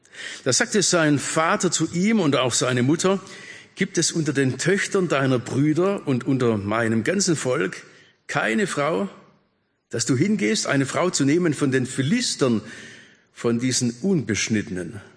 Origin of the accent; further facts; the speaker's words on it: Baden-Württemberg, Germany; Oder darf ich als echter Schwabe keine Hessin heiraten?